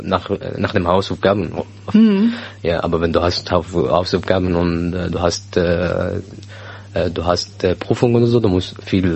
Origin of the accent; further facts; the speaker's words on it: Daraa, Daraa Governorate, Syria; German is a second language; now in Germany; Ich komme aus Dara eigentlich.